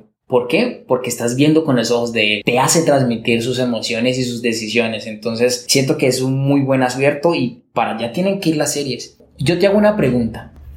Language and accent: Spanish; Colombia; aquí somos colombianos.